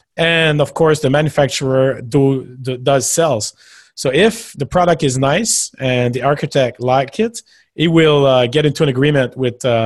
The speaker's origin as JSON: {"language": "English", "region": "Quebec", "country": "Canada", "said": "I'm from Quebec, Canada."}